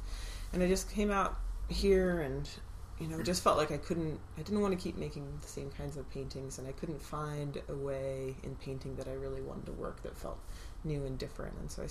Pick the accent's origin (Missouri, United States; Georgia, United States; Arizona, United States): Arizona, United States; moved away as an adult; I grew up in Arizona. I spent the first 20-some years of my life out there